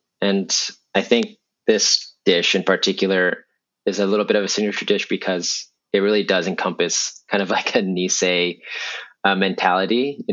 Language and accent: English; Texas, United States; I grew up in Texas again, so I had a lot of Southern influence.